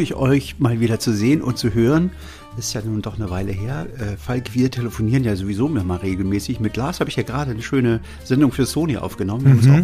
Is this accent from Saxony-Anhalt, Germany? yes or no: yes; Halle, Saxony-Anhalt, Germany; Und ich bin ja aus Sachsen-Anhalt ursprünglich und bin in Halle an der Saale aufgewachsen.